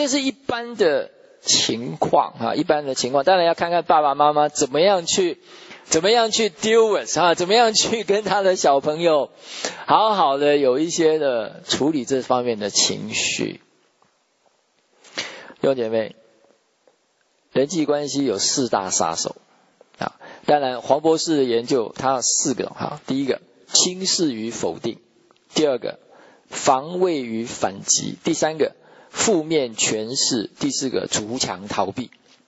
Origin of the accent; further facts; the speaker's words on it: China; 我们中国人哈，我们的沟通方式绝大部分都不是很好。